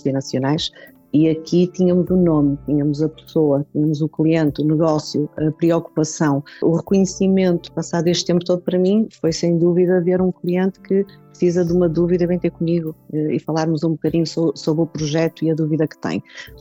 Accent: Vizela, Braga, Portugal; eu sou de Vizela, portanto nesta zona, Vizela, Guimarães, Felgueiras, o forte é calçado e têxtil

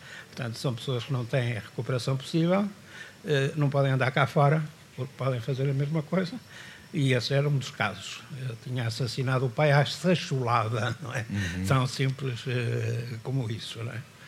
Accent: Porto, Norte, Portugal; Do Porto, que é a cidade onde eu nasci, onde eu vivi

